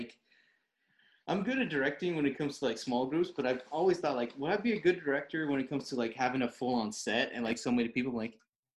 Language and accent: English; Benicia, California, United States; like yeah, growing up in Benicia and all that.